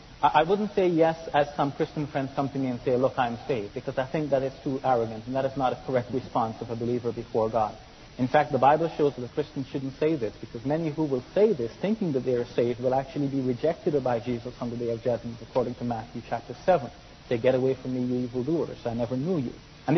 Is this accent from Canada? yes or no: yes; Canada; And by the way, I'm from Canada. I didn't move to the United States, not permanently yet, all right?